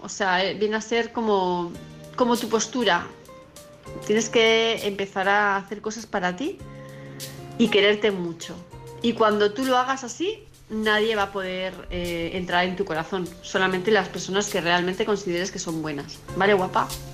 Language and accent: Spanish; Palma, Balearic Islands, Spain; de Palma de Mallorca, ya me conocéis